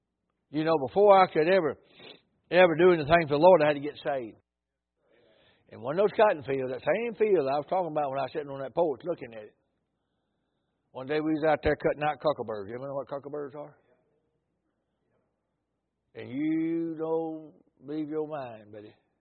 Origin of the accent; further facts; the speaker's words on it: Batesville, Mississippi, United States; I'm from Batesville, Mississippi area, down about an hour south of Memphis.